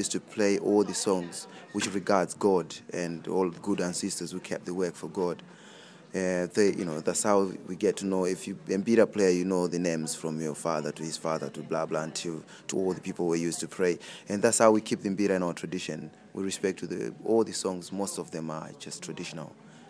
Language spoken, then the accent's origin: English; Zimbabwe; I'm from Zimbabwe. Yeah, I grew up in countryside. I also grew up in a little town in a ghetto